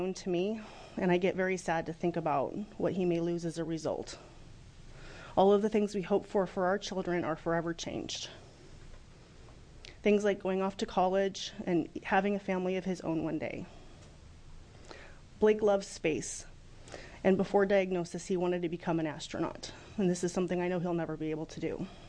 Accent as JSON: {"language": "English", "town": "Troutdale", "region": "Oregon", "country": "United States", "said": "I am from Troutdale"}